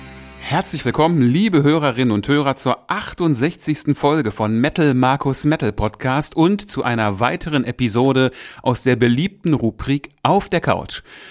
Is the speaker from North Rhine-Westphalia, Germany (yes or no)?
yes; Essen, North Rhine-Westphalia, Germany; Ich komme ja aus Essen.